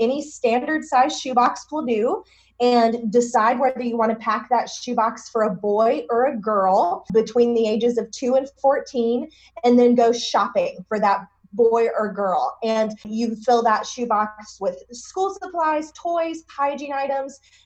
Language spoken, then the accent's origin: English; Boone, North Carolina, United States; And I am actually from Boone, North Carolina. There are so few of us, but I am born and raised here locally.